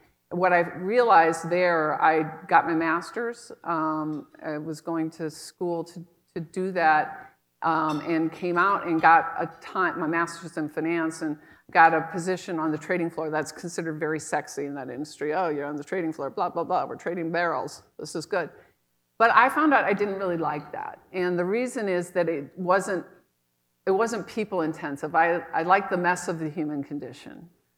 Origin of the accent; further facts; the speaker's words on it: Sioux City, Iowa, United States; also born or lived in New York; now in Minnesota, United States; We're not going back to the Midwest. She's from Peoria. And I'm from Sioux City.